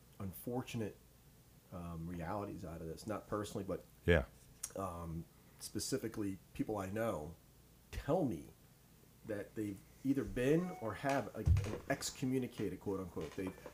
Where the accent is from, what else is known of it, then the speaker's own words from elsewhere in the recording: New York, United States; I'm from New York originally, but I had parents that came from a generation of hard work.